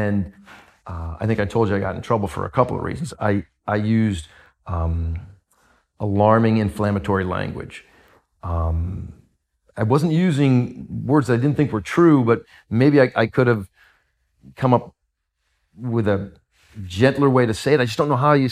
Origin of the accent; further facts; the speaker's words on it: Northeast, United States; I said, I'm from the Northeast. Why New York?